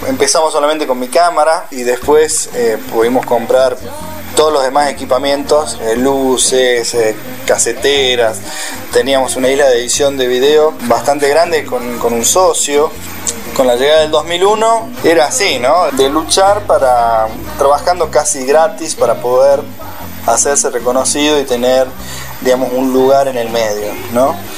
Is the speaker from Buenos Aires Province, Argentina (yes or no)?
no; Catamarca, Argentina; volví a mis pagos, que es en Catamarca, buscando oportunidades más en mi provincia natal.